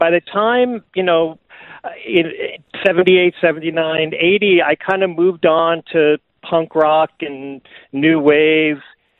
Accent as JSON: {"language": "English", "town": "New York City", "region": "New York", "country": "United States", "tie": "born or raised there", "said": "I grew up in Brooklyn and Queens, in New York."}